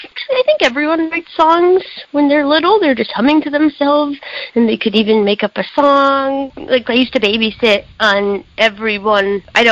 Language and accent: English; New York City, New York, United States; Well, I'm from New York City, Manhattan, a neighborhood called Hell's Kitchen.